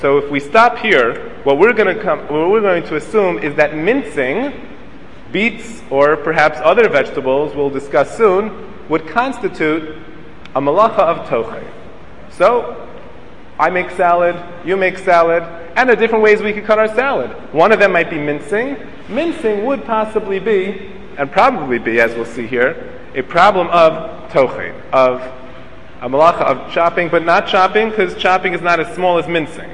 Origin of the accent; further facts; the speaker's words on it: Flatbush, New York, United States; We had a Shomer Shabbos Boy Scout troop when I grew up in Flatbush on Avenue P in, I think, East 3rd, East 4th, is a small shul, and we had a Boy Scout troop.